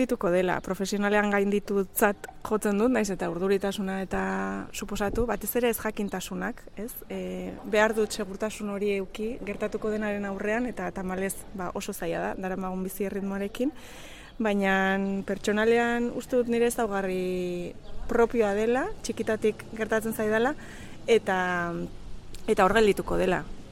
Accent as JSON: {"language": "Basque", "town": "San Sebastián", "region": "Basque Country", "country": "Spain", "tie": "born or raised there", "also_born_or_lived": "Bayonne", "lives_now": "Zizurkil, Spain", "said": "Baionan jaio nintzen, eta Donostian bizi izan naiz haurtzaro eta gaztaro guztian, eta orain Zizurkilen bizi naiz."}